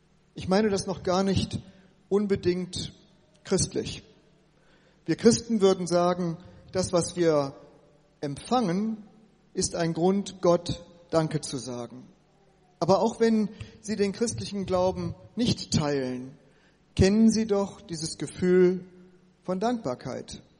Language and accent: German; North Rhine-Westphalia, Germany; dass ich als Westfale hier mit Menschen zusammen lebe und Erfahrungen mache, deren Lebenserfahrung hier in Pommern so ganz anders war als meine in Westfalen.